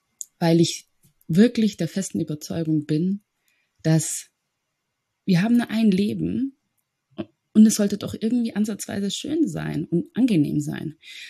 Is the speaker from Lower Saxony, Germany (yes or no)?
no; Bad Reichenhall, Bavaria, Germany; born there; geboren in Bad Reichenhall von Eltern aus Äthiopien, die zufällig irgendwie in Deutschland hängen geblieben sind, was nie geplant war.